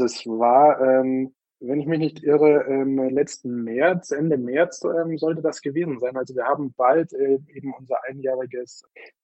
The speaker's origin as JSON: {"language": "German", "town": "Munich", "region": "Bavaria", "country": "Germany", "tie": "born or raised there", "said": "Richtig, ja, ich bin gebürtiger Münchner."}